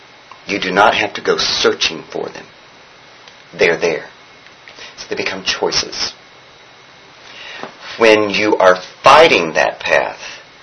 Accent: the South, United States; I can talk. I'm from the South.

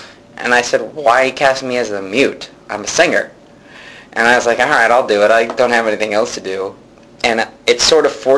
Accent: Texas, United States; In Austin, it's this huge honor.

